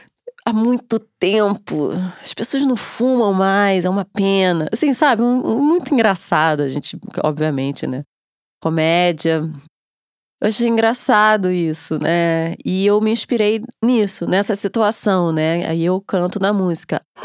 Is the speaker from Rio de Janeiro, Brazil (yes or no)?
yes; Rio de Janeiro, Brazil; eu sou carioca